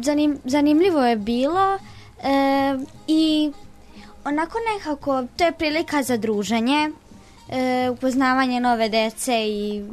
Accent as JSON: {"language": "Serbian", "town": "Sremska Mitrovica", "region": "Vojvodina", "country": "Serbia", "said": "Dolazim iz Sremske Mitrovice."}